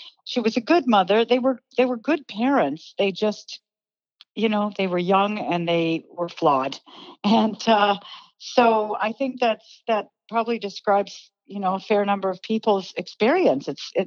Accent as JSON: {"language": "English", "town": "Chatham", "region": "Ontario", "country": "Canada", "tie": "born or raised there", "moved": "yes", "said": "I was raised in Chatham, Ontario, so a long ways away. And I just up and went off to Toronto, the big city, that's the New York of Canada."}